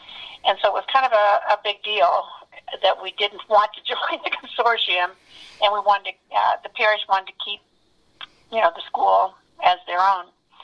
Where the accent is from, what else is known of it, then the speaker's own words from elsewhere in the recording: Indianapolis, Indiana, United States; born there; I was born in Indianapolis in 1951.